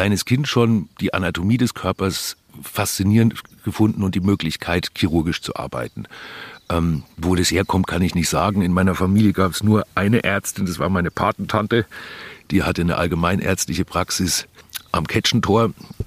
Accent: Bavaria, Germany; Also als Franke hat man vielleicht eine gewisse Abneigung gegen großes Kino, schnelle Autos, hübsche Klamotten und so ein Zeug.

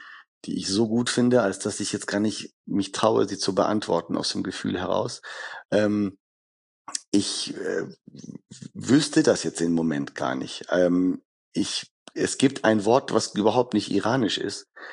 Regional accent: Düsseldorf, North Rhine-Westphalia, Germany; wenn ich sozusagen über Düsseldorf als meine Heimatstadt nachdenke

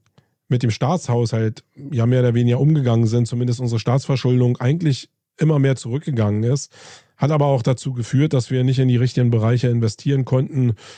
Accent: Germany; Und ich glaube, da sind wir Deutsche wirklich Spitzenreiter.

